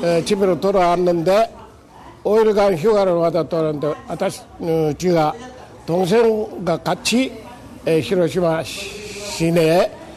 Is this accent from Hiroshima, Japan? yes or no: yes; Hiroshima, Japan; also born or lived in Kyoto; 私は京都に生まれ入試今それから戦争中に、昭和11年頃広島に移住しました。その広島の山戦争中だったから広島の山奥で家族みんな炭を焼いておりました。